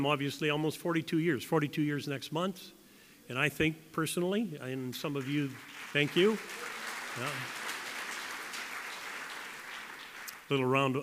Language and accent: English; Canada; as you know, I'm a Canadian.